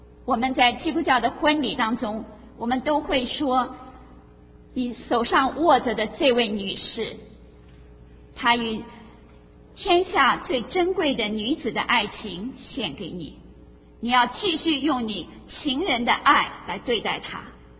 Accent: China; 我想到我们中国人

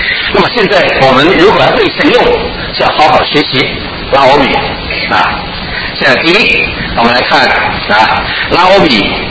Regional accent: China; 是我们中国人叫做一言兴邦

